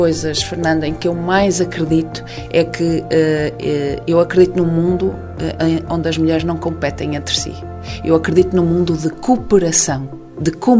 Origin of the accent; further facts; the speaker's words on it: Viana do Castelo, Portugal; Nós estamos sediadas em Viana, eu sou vianense